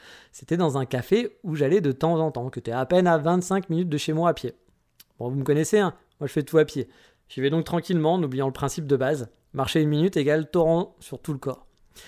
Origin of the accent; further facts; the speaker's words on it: France; En tout cas, chez nous en France, c'est comme ça, quoi.